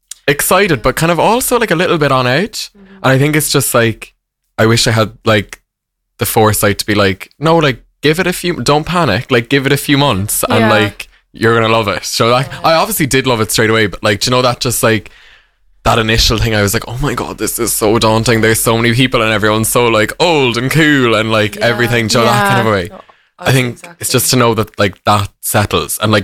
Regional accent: Cork, Munster, Ireland; And like, I'm from Cork.

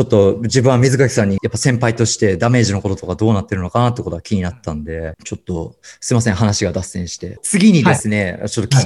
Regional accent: Tokyo, Japan; はい、東京出身なんですけど、

